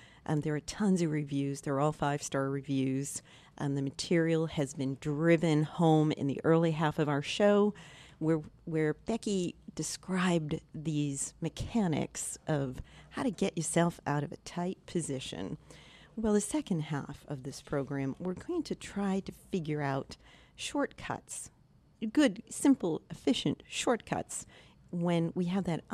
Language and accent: English; Canton, Massachusetts, United States; I grew up in Canton, Massachusetts.